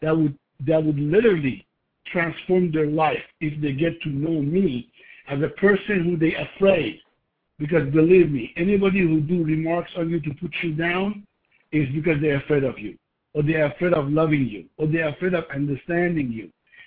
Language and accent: English; Iran; English is a second language; moved away as an adult; I'm born and raised in the Middle East. I'm born and raised in Iran. Obviously, you can hear my accent.